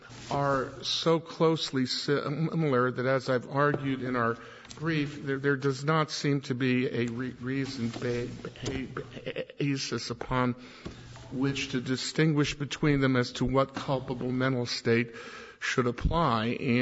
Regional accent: Toledo, Ohio, United States; from Toledo, Ohio.

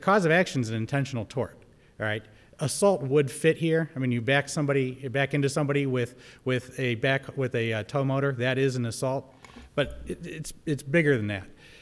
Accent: Medina, Ohio, United States; I grew up in Medina, and I love Medina County, but Cleveland's a lot closer for us.

